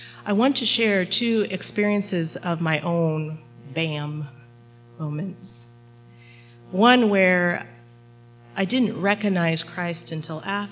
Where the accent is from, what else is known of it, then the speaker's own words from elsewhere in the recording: Elkhart, Indiana, United States; also born or lived in Costa Rica; I was born in Costa Rica, so my family adopted me when I was 19 months old. So in case you're wondering about the resemblance, that's where the adoption kind of helps that. But I did grow up in Elkhart, Indiana, so that was my home place.